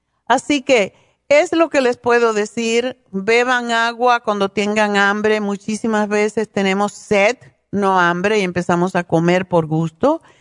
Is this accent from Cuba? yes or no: yes; Cuba; siendo cubana